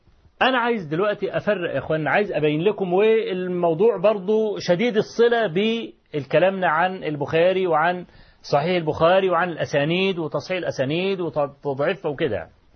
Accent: Egypt; طبعا احنا كمصريين عارفين ابو لمعة الاصلي،

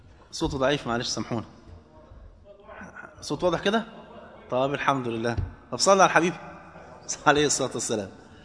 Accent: Egypt; كان زمان عندنا في مصر

